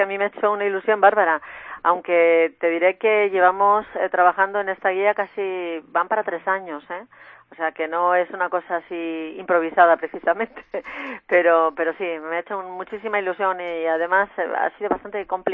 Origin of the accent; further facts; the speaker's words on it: Palencia, Castile and León, Spain; que soy de Palencia, que tengo casa en Palencia capital y que toda mi familia, tanto por parte de padre como parte de madre, son palentinos